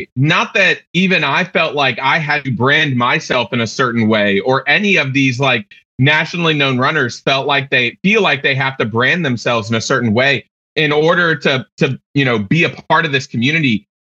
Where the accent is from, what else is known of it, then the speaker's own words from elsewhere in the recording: Hampton Roads, Virginia, United States; I tell them, it's like, all right, I'm from Hampton Roads.